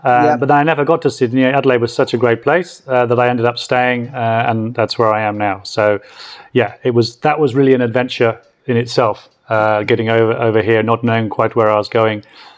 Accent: England, United Kingdom; But as a kid growing up in England, it wasn't something that was helping me.

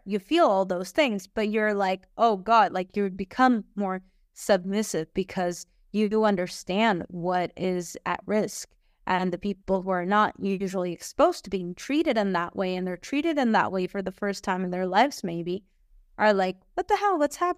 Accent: Barcelona, Catalonia, Spain; no, I'm from Barcelona

